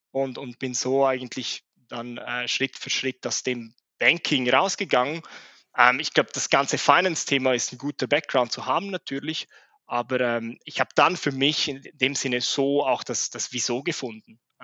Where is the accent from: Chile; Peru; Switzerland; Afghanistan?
Switzerland; Chur, Graubünden; der erste Schritt war schon mal aus Chur, meiner Heimatstadt, rauszugehen.